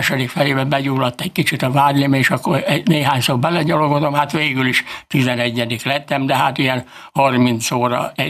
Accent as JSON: {"language": "Hungarian", "town": "Szabadszállás", "region": "Bács-Kiskun", "country": "Hungary", "tie": "born there", "said": "mert mikor 60 éves voltam, akkor elfutottunk a szülőhelyemről, szabadszállásról ide."}